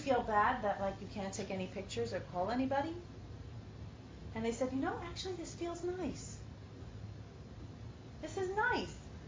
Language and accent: English; Riverdale, New York, United States; I'm from Riverdale. I had a full 50-minute drive home.